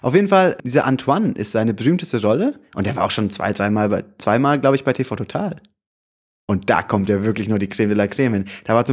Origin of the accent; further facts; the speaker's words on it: Pforzheim, Baden-Württemberg, Germany; born there; Ich komme gebürtig aus Pforzheim.